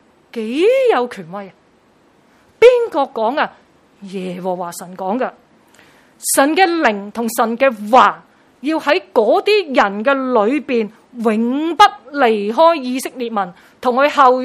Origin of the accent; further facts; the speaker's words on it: Chaozhou, Guangdong, China; 我本身是潮州人